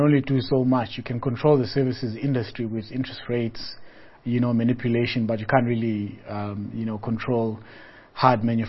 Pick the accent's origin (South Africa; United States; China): South Africa; which I like as a South African. Anything that's good for the blue collar is good for me.